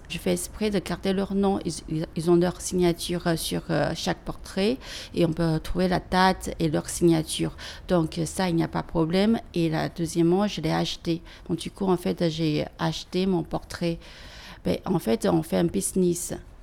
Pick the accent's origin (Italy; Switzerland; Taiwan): Taiwan; moved away as an adult; now in France; je viens de Taïwan. Je suis venue il y a 30 ans en France.